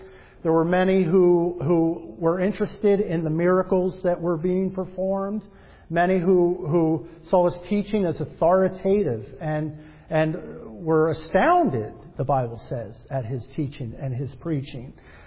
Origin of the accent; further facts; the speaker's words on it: New Jersey, United States; It was hard for me to get used to the fog when I moved here from New Jersey. We don't get fog too much in New Jersey, and I moved here back in 1992 from Jersey